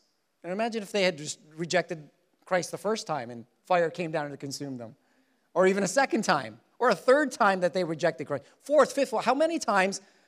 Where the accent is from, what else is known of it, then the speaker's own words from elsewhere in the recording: Philippines; I'm from the Philippines, so I call my kids Chilipinos.